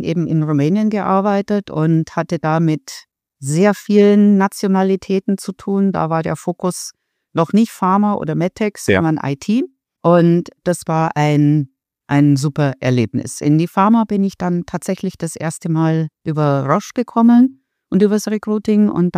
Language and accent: German; Munich, Bavaria, Germany; born there; ich bin geborene Münchnerin und bin gern in München und bin also in ganz Deutschland, eigentlich Europa unterwegs.